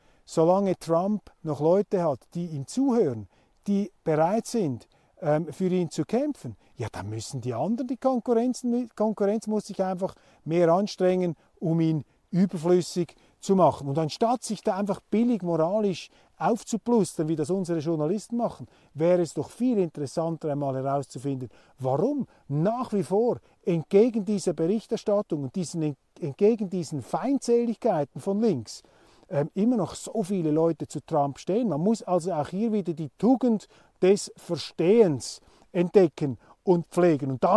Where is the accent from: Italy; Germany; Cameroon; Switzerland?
Switzerland; Und ich sage das voller Neid als Schweizer.